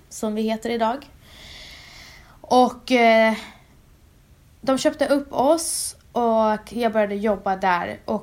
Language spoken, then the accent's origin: Swedish; Umeå, Västerbotten County, Sweden; also born or lived in Stockholm / New York; Jag kommer från Umeå. Växte upp där och sen flyttade jag till Stockholm.